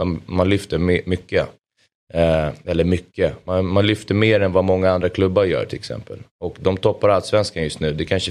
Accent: Solna, Stockholm County, Sweden; jag är uppvuxen i Solna, absolut.

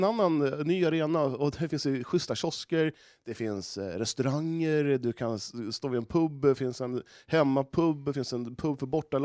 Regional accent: Ekängen, Östergötland, Sweden; Ja, jag är uppvuxen på Ekängen.

